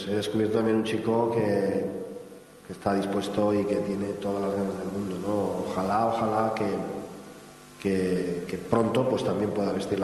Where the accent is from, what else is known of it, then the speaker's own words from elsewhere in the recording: Spain; Soy española